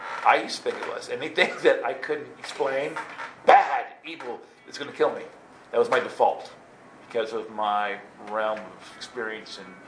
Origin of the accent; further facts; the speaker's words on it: Oklahoma, United States; we would, you know, travel cross country because we're from Oklahoma and we're usually elsewhere.